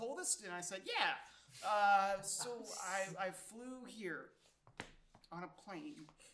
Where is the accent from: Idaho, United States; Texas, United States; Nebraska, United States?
Idaho, United States; Boise; I'm from Boise, Idaho.